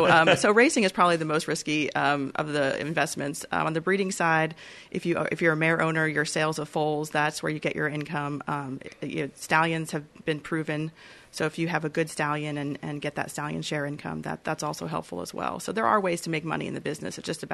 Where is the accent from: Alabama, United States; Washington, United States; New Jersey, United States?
New Jersey, United States; now in Lexington, United States; I grew up on the Jersey Shore and you know, wasn't really involved.